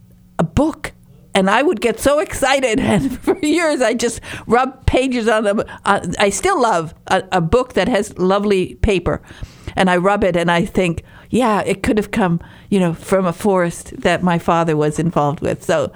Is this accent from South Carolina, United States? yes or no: no; Michigan, United States; I'm a Youper from Upper Peninsula of Michigan, and we make fun of Canadians, although we talk very much alike.